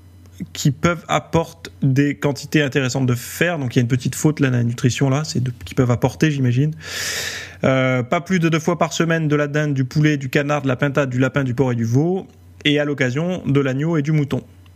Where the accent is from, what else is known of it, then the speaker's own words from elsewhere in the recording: Centre-Val de Loire, France; born there; quand je suis né en Sologne, aussi en Sologne, il y avait du sanglier